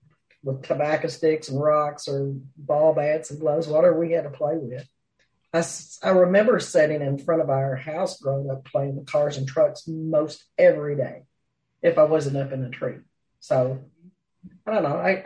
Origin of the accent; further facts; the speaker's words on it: Lancaster, Kentucky, United States; I was born in Lancaster, Kentucky.